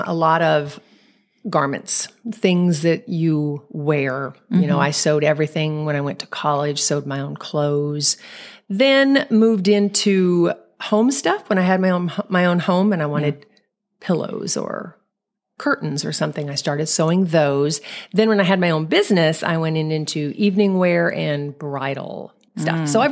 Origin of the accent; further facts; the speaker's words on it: Illinois, United States; I'm from Illinois, small farming community. 4-H was huge.